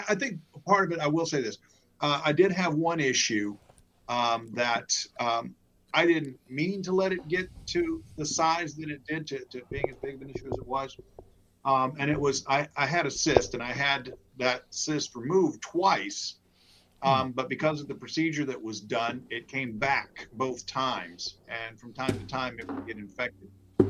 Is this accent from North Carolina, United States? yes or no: yes; North Carolina, United States; born there; also born or lived in Greece; Originally, I am from the South. I was born just outside of Charlotte, went to college at Clemson University in South Carolina, but I grew up a military brat, so I've traveled halfway around the world and back. Spent 2.5 years in Greece